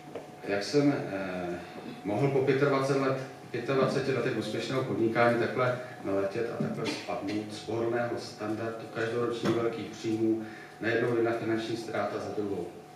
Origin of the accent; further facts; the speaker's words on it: Šumperk, Olomouc Region, Czechia; S bráchou jsme zašli na bohoslužbu bratrské církve Šumperku, v mém rodném městě.